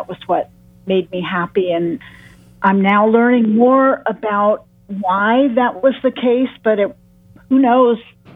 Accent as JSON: {"language": "English", "town": "Ann Arbor", "region": "Michigan", "country": "United States", "said": "Oh, well, you know, I'm a Michigander as well. I'm from Ann Arbor"}